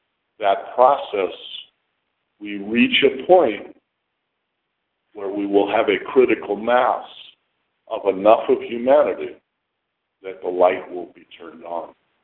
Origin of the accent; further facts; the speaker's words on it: Los Angeles, California, United States; I was born in Los Angeles. One of the five natives in my kindergarten school.